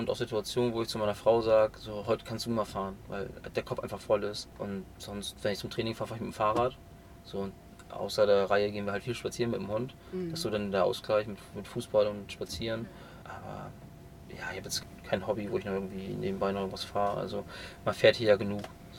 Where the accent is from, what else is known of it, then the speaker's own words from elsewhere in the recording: Kutenholz, Lower Saxony, Germany; ich komme ja aus Kutenholz und ist ja auch im Landkreis Stade